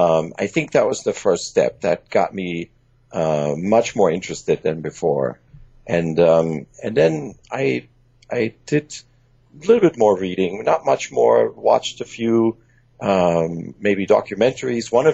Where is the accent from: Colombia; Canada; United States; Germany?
Germany; English is a second language; also born or lived in Iran; And just like you, I actually grew up in Germany and in Iran, and English is my third language.